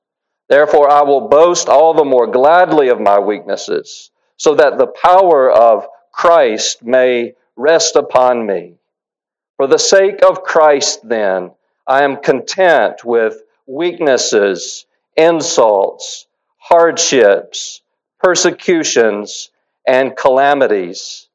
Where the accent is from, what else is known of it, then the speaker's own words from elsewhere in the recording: South Carolina, United States; now in Indianapolis, United States; As you might already know, I'm not from Indy, not even close. I'm from South Carolina, but I found Indiana folks to be very hospitable.